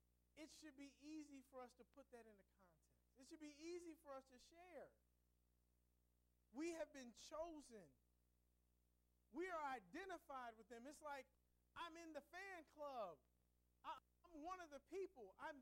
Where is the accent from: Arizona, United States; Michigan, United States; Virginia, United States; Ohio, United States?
Ohio, United States; Cincinnati; I grew up in Cincinnati. I grew up loving the Reds.